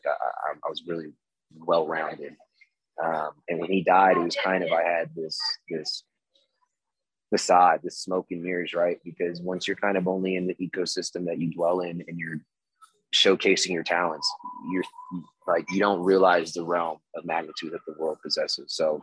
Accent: Stafford, Virginia, United States; I was born and raised in Virginia, in Stafford, Virginia. I was born at Potomac Hospital. This is 1988, so I'm 33 right now.

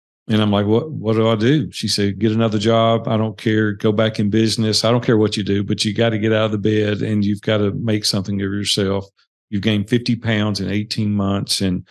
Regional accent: Nashville, Tennessee, United States; I grew up in Nashville, Tennessee, came from a very poor family.

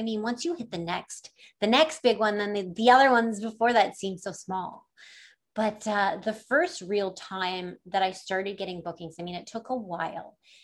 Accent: Stratford, Ontario, Canada; Growing up in Stratford, it really wasn't a thing.

